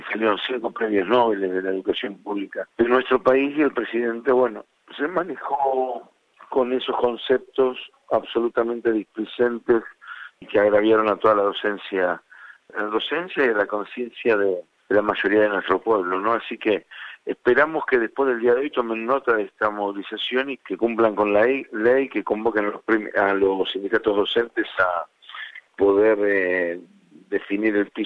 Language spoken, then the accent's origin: Spanish; Argentina; nos avergonzó como argentinos